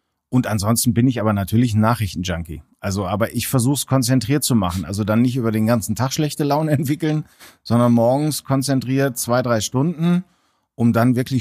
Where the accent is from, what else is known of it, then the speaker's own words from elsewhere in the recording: Netherlands; Wir haben natürlich auch ganz klischeehaft als mit meinen Eltern natürlich auch einen Campingwagen gehabt als Niederländer.